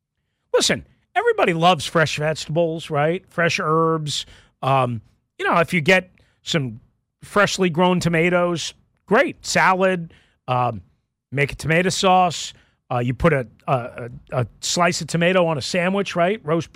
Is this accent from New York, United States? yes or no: yes; New York, United States; Now, I grew up in New York, where sauerkraut is way, way, way bigger, I think, in New York than it is elsewhere